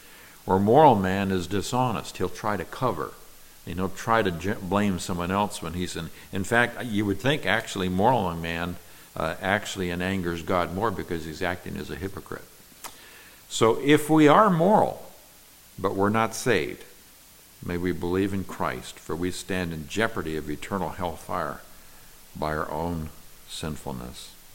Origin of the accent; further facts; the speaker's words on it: Nigeria; When I was growing up in Nigeria, in the culture of the tribe that I was with, stealing is not wrong if you can get by with it.